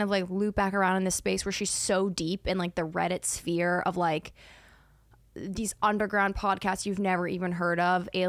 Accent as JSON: {"language": "English", "town": "Pittsburgh", "region": "Pennsylvania", "country": "United States", "said": "I went to college in Philadelphia. I'm from Pittsburgh. People think they're close. It's like a 5-hour drive."}